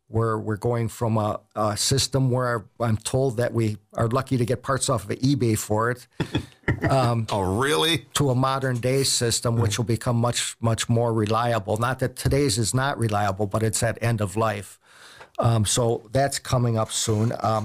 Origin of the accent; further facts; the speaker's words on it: Caledonia, Wisconsin, United States; Caledonia. I grew up on 7 Mile 994.